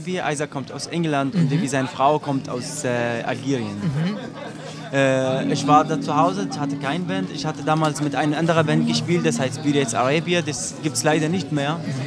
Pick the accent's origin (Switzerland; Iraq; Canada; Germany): Iraq; German is a second language; es war in der Musikschule in Irak, ist mein Heimatland.